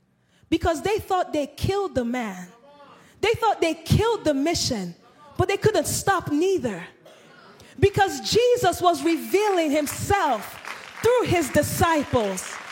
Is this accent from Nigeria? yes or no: yes; Nigeria; I'm Nigerian, right? I grew up in a Nigerian household.